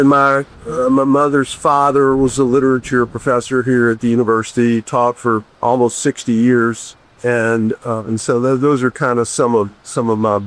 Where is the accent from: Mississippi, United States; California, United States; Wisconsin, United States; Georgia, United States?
Mississippi, United States; Marks; born there; I was born in Marks, Mississippi, which is about 50 miles from here